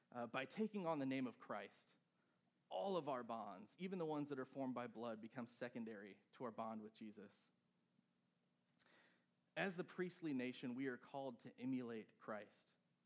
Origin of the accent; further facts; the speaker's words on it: Charleston, South Carolina, United States; I grew up in Charleston, and I grew up at the Cathedral of St. Luke and St. Paul.